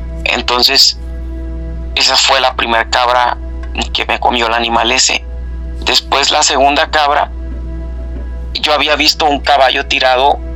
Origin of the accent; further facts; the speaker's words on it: Reynosa, Tamaulipas, Mexico; Cuando yo era niño, yo crecí aquí en un rancho de donde les estoy hablando ahorita.